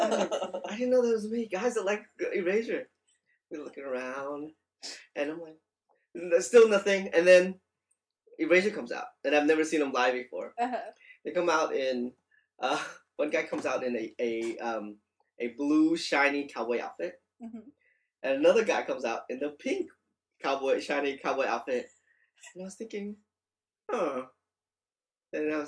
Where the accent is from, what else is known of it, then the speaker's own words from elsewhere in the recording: Campbell, California, United States; you know, I come from Campbell, right?